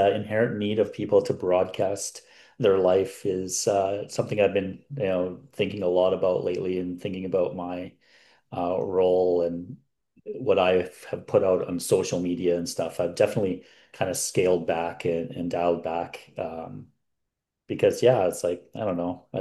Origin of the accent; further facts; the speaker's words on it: Edmonton, Alberta, Canada; I'm from Edmonton. Hey, so am I.